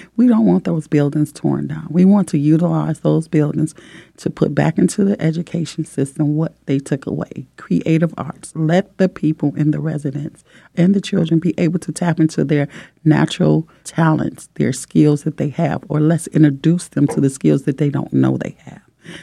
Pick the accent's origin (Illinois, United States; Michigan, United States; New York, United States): Michigan, United States; Detroit; I'm from Detroit